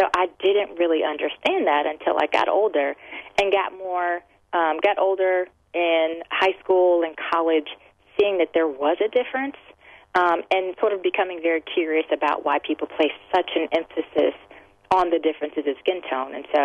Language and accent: English; Cleveland, Ohio, United States; as I was growing up, I'm from Cleveland, Ohio